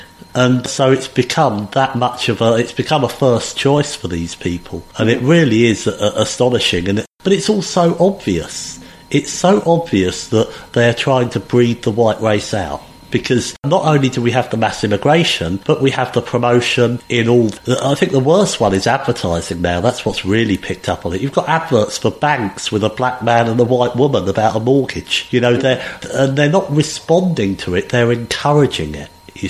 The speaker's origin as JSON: {"language": "English", "town": "Epsom Downs", "region": "South East England", "country": "United Kingdom", "tie": "born or raised there", "said": "And I grew up in Epsom Downs, a couple of minutes walk from the racecourse."}